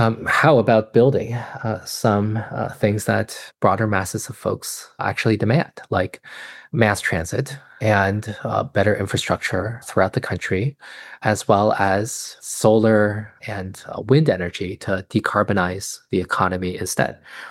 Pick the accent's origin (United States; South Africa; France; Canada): Canada; Well, as a Canadian citizen, as someone who comes from a small country, I wonder